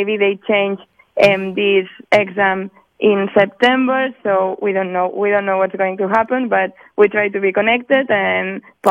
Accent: Barcelona, Catalonia, Spain; English is a second language; I'm from Barcelona, Spain

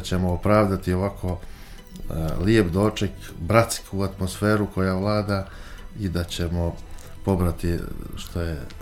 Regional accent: Podgorica, Montenegro; Kod nas u Podgorici je pogotovo to bilo izraženo

